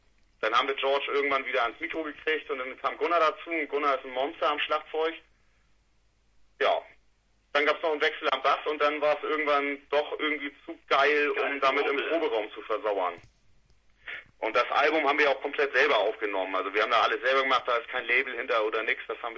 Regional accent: Lower Saxony, Germany; born there; geboren in Niedersachsen.

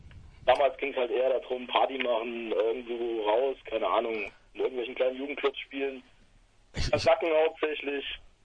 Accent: Siegen, North Rhine-Westphalia, Germany; Ich komme aus Siegen, mittlerweile wieder.

